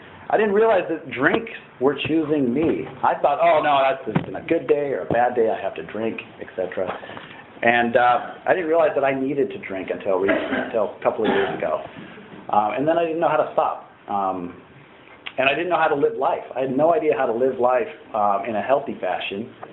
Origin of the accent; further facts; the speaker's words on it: Pasadena, California, United States; born there; So let's see, I was born in Pasadena, California.